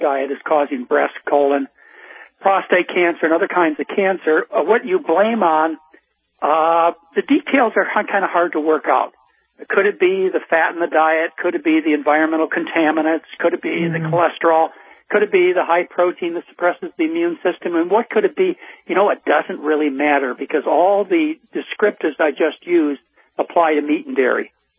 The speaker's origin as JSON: {"language": "English", "region": "Midwest", "country": "United States", "said": "So wherever you're from, I was from the Midwest, and I was raised on mashed potatoes."}